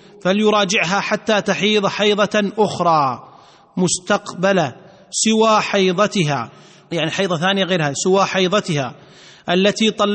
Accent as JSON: {"language": "Arabic", "country": "Kuwait", "said": "عندنا في الكويت"}